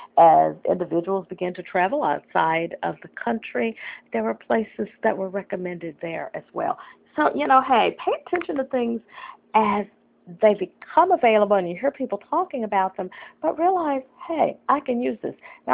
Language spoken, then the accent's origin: English; Fort Smith, Arkansas, United States; There's a lovely home actually two homes in my hometown in Fort Smith, Arkansas.